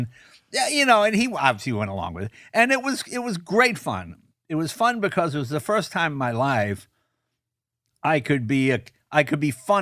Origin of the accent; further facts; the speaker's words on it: New England, United States; I grew up in New England